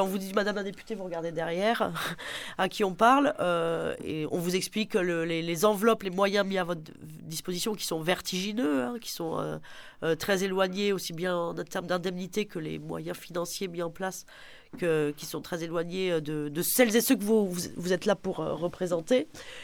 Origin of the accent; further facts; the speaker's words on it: Toulouse, Occitanie, France; je suis plus toulousaine en fait. J'ai grandi à Toulouse, j'ai fait mes études à Toulouse, ouais.